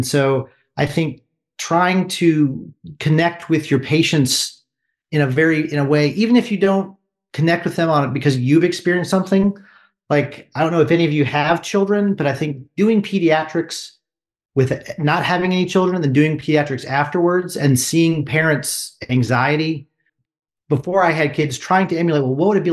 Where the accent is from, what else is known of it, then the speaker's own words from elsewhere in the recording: Indiana, United States; And I said, I grew up in Indiana. I'd never had a problem with that.